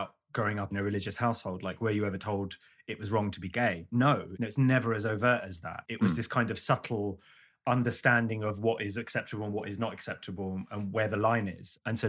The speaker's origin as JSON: {"language": "English", "region": "London", "country": "United Kingdom", "tie": "born or raised there", "said": "I grew up in London, and London in the early 90s was, the UK was a homophobic place, right?"}